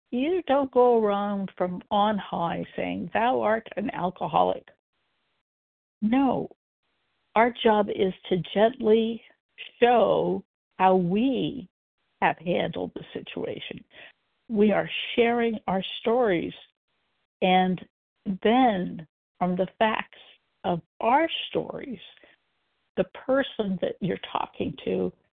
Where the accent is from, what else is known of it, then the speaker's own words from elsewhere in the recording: Portland, Oregon, United States; I am from Portland, Oregon.